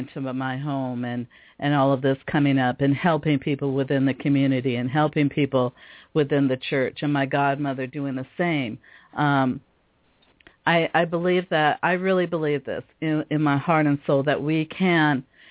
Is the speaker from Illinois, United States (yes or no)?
no; Seattle, Washington, United States; it's funny to me when sometimes people don't realize I'm actually Japanese and German, you know, but I was raised in the Black community here in Seattle.